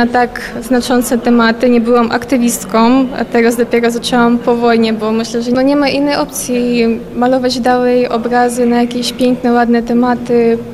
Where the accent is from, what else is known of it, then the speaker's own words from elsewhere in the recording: Mykolaiv, Mykolaiv Oblast, Ukraine; now in Warsaw, Poland; jestem z Ukrainy, z Mikołajowa, obecnie mieszkam w Polsce, w Warszawie i studiuję w Akademii Sztuk Pięknych w Warszawie.